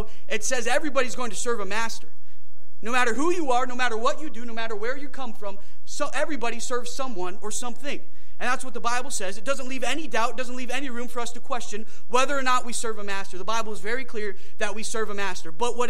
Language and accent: English; the North, United States; talk about how because I'm from the North, I never thought I'd date or marry somebody that's from the South.